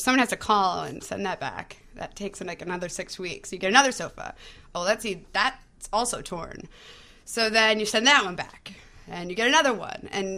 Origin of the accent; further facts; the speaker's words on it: Minneapolis, Minnesota, United States; also born or lived in Seattle / Chicago; I'm originally from Minneapolis, then moved to Seattle, then went to school in Chicago.